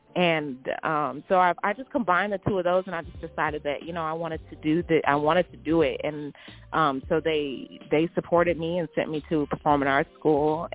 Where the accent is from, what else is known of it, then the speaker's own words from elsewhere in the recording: California, United States; now in Houston, United States; I came from California. Came to Houston to go to U of H.